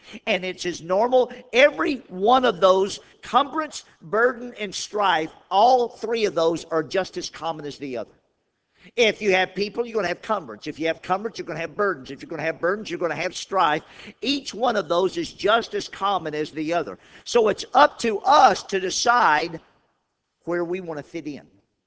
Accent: Louisiana, United States; I grew up in Louisiana on the bayous, and there was this one bayou called Jefferson Bayou that we fished on all my life

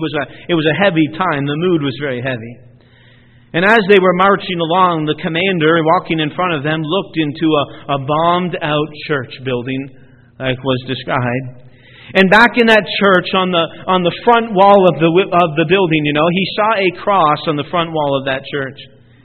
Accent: Canada; I'm Canadian born, Canadian bred. When I die, I'll be Canadian dead.

